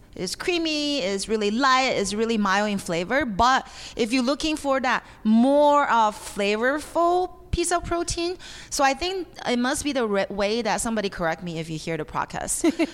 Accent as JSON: {"language": "English", "region": "Beijing", "country": "China", "tie": "born or raised there", "said": "something that I grew up in Beijing"}